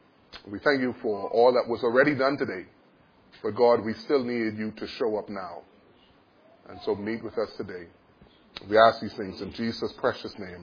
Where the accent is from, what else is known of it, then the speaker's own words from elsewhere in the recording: Nassau, New Providence, Bahamas; so I am from Nassau, Bahamas.